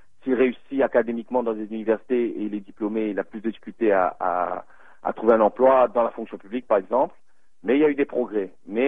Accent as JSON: {"language": "French", "country": "Mauritius", "moved": "yes", "lives_now": "Canada", "said": "moi, en tant que mauricien émigré au Canada depuis 30 ans."}